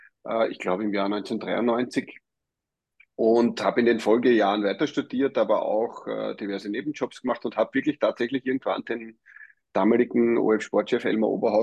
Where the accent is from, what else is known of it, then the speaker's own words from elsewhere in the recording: Vienna, Austria; born there; now in Vorarlberg, Austria; Ich bin in Wien geboren und lebe jetzt schon seit über 10 Jahren und das sehr, sehr gerne am anderen Ende in Vorarlberg.